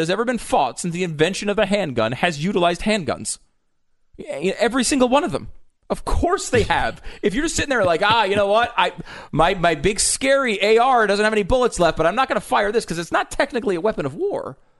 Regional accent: Connecticut, United States; I could say that growing up in Connecticut, largely, I don't think I would have, you know, if I wasn't in this business, I wouldn't have any interest or knowledge about what a semi-automatic weapon was.

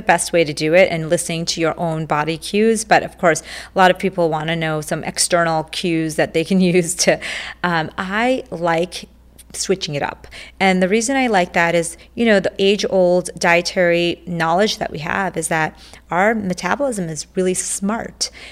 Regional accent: India; born there; I grew up in, I was born in India, and I was born into a family of very religious people, and they are Jain. It's a religion, it's almost like a philosophy called Jainism, similar to Buddhism

